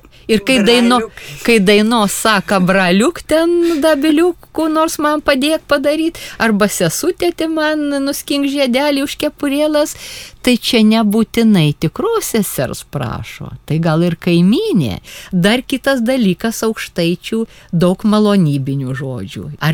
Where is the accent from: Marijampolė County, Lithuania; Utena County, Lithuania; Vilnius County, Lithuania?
Utena County, Lithuania; Užpaliai; kad ir mano tėviškės Užpalių, trys piliakalniai supa Užpalius.